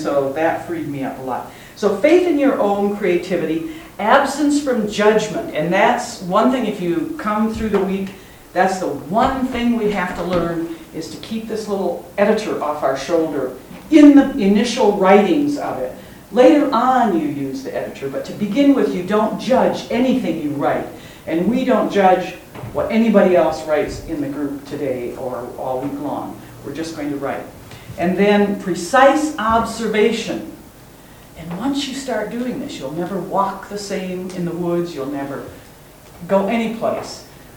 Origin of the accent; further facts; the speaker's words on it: South Dakota, United States; now in Goodhue, United States; Goodhue, Minnesota, a little town of about 500 people. I'm close to Northfield, Minnesota, thankfully, and belong to the Northfield Women Poets who have given me. We meet once a week. I'm from South Dakota originally